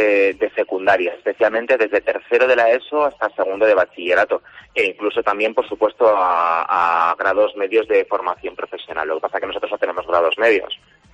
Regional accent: Castellón de la Plana, Valencian Community, Spain; yo soy de Castellón, soy castellonense y soy español

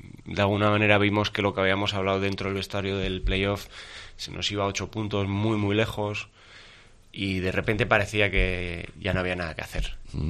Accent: Navarre, Spain; yo al periodista de Vizcaíno le dije, solo podemos hacer los navarros.

